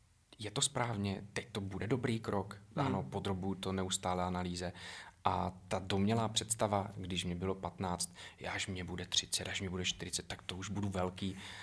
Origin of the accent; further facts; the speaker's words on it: Zlín Region, Czechia; S ohledem na moje rodiště a vůbec jako na můj původ, kdy pocházím z malé valašské vesničky